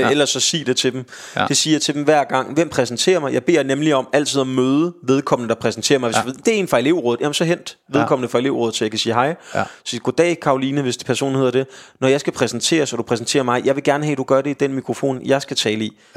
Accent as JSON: {"language": "Danish", "town": "Slagelse", "region": "Zealand", "country": "Denmark", "tie": "born or raised there", "said": "hjemme i Slagelse"}